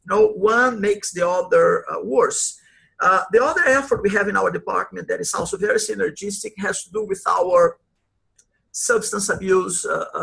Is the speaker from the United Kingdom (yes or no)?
no; Brazil; moved away as an adult; now in United States; I'm originally from Brazil, and I've lived now in the US for 26 years. I've switched my citizenship. I'm a US citizen